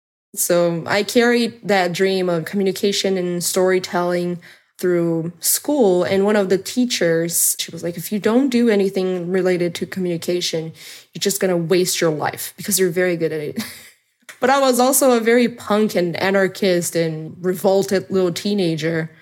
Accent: Brazil; I'm from Brazil

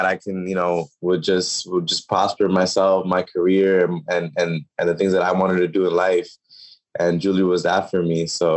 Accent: Queens, New York, United States; I was a Mets fan. I grew up in Queens, New York. So my favorite player was Jose Reyes.

